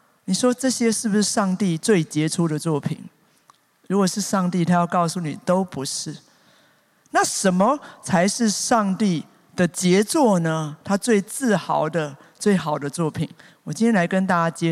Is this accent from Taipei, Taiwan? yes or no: yes; Taipei, Taiwan; born there; 结果一到当地，我才知道我真的是天龙国出生